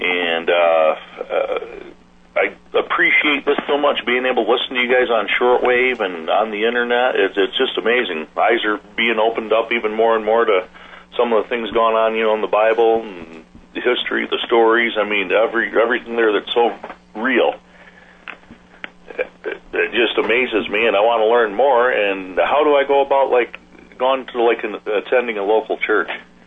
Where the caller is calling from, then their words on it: Jackson, Michigan, United States; I'm calling in this morning. Well, it's my second time calling you guys now, and I'm calling from Jackson, Michigan.